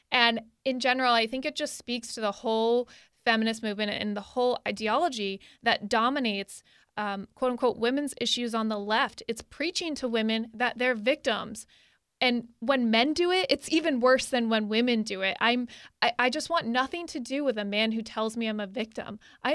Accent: Connecticut, United States; is that I'm originally from Connecticut. And my senator, Richard Blumenthal, was there.

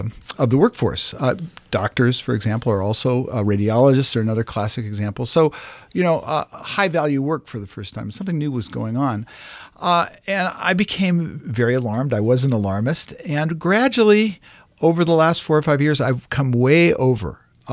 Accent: California, United States; Because, you know, I grew up in Silicon Valley. I worshipped at the Church of Moore's Law forever.

